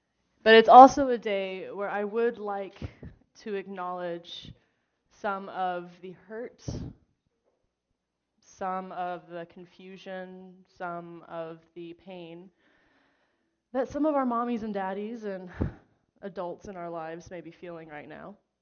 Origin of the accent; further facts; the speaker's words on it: Oklahoma, United States; Some of you may not know this about me, but I grew up in Oklahoma.